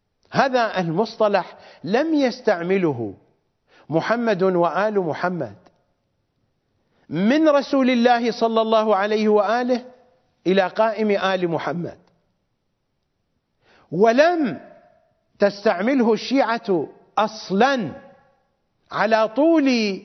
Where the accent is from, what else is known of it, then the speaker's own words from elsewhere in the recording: Iraq; بالضبط مثل ما عندنا في العراق مختار المحلة أيام صدام